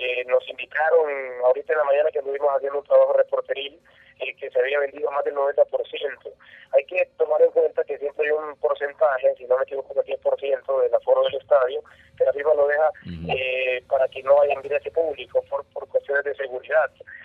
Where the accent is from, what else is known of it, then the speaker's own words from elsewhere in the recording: Honduras; como hondureño te digo que así pero sea